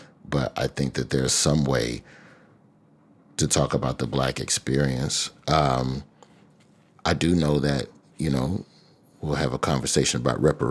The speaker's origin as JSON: {"language": "English", "region": "Alabama", "country": "United States", "tie": "born or raised there", "said": "So when you look up and like in my home state of Alabama, all printed papers have stopped delivering."}